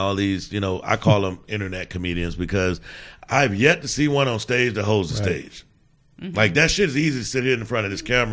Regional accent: Mississippi, United States; from Mississippi. I'm country. I know people with accents.

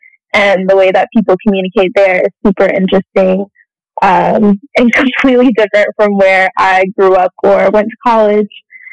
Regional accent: the South, United States; I grew up in the South, and so I don't have an accent necessarily, like a Southern accent, I guess, that most people think of when they think of the Southern United States.

